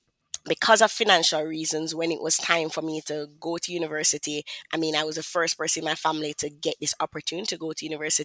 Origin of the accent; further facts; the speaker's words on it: Kingston, Jamaica; Well, I am from Kingston, Jamaica. So I probably speak a little faster than the average folk. But yes, I'm from Kingston, Jamaica.